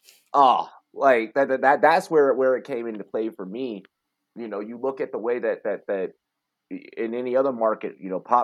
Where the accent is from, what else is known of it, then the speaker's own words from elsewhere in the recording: United States; I grew up in America. And I was born in America, and I had missed football so much